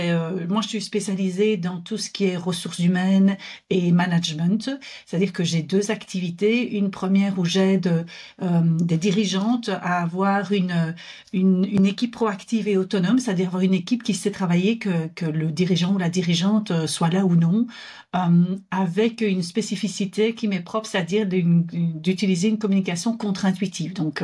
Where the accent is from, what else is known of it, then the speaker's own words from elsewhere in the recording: Wallonia, Belgium; Mais bon, je suis belge, je viens de Wallonie